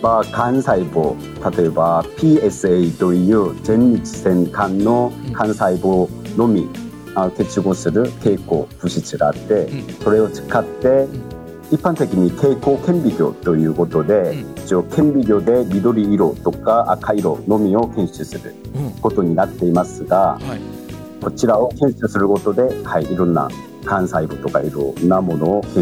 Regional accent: South Korea; Japanese is a second language; 韓国の生まれです。韓国の出身です

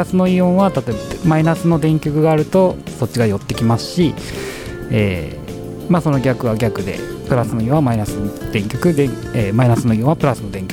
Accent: Suita, Osaka, Japan; あ、僕は大阪出身、吹田市出身なんで。

